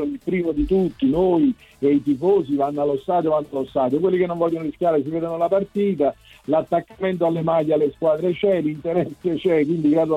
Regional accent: Campania, Italy; Non perché sono campano

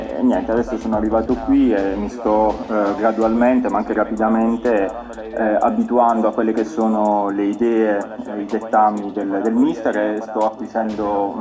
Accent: Uruguay; essendo io uruguaiano, venendo dall'Uruguay, sono abituato anche a quel tipo di calcio

